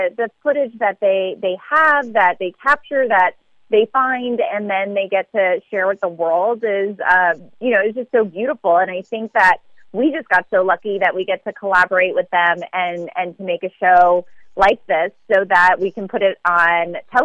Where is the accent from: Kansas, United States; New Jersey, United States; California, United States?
New Jersey, United States; also born or lived in Philadelphia; I was born in Philly, raised in South Jersey, so my answer is how could I not?